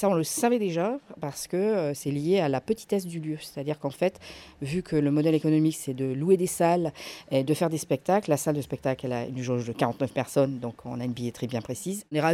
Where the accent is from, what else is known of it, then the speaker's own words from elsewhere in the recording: Sourcieux-les-Mines, Auvergne-Rhône-Alpes, France; je viens de Sourcieux-les-Mines